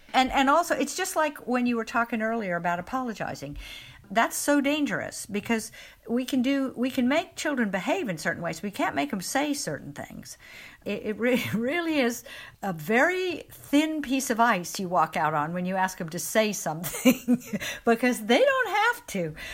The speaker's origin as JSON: {"language": "English", "region": "Midwest", "country": "United States", "tie": "born or raised there", "said": "For example, a lot of families where I grew up in the Midwest in America, you had a summer holiday that was in the same place every year"}